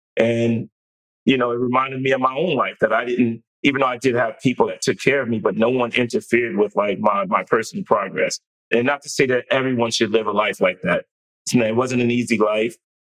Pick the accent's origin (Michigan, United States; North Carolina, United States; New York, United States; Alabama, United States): New York, United States; Bronx; also born or lived in Harlem; So I was born in Harlem. I spent my formative years in the Bronx from the time I was like, say like 8 to 15.